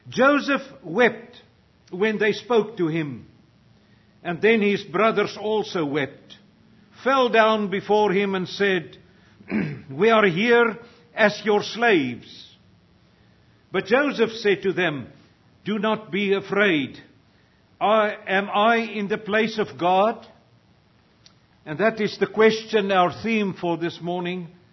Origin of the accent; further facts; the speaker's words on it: South Africa; English is a second language; privilege for the second time in 27 years to again preach in my mother tongue in South Africa.